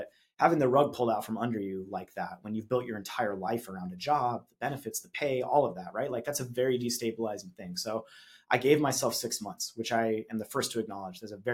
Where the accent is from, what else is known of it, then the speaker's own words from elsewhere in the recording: Arizona, United States; the internet service provider that I had growing up in Arizona